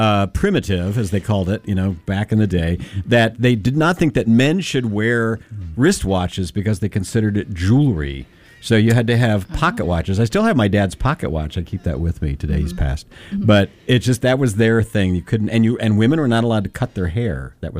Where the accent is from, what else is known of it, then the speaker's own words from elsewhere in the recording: Kentucky, United States; So I grew up in Eastern Kentucky, and we had at least, I think, maybe 6 or 7 different subgroups of subgroups in that area.